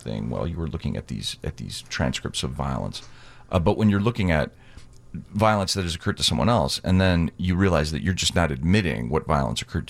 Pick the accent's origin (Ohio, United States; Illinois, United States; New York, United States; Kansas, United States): Illinois, United States; Cicero; And I grew up in Cicero.